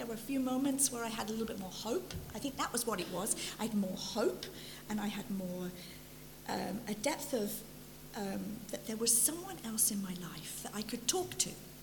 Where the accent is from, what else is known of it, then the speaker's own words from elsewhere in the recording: East of England, United Kingdom; born there; I was born in Essex, not Anaheim.